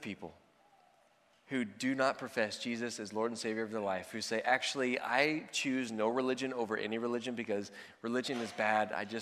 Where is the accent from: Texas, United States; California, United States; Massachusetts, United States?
Texas, United States; Now, I grew up in Texas. Okay, I grew up and I thought I knew about Canada